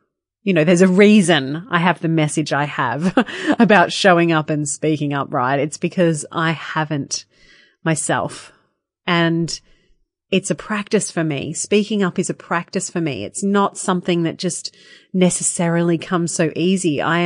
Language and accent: English; Lennox Head, New South Wales, Australia; It's going to be happening in my hometown of Lennox Head.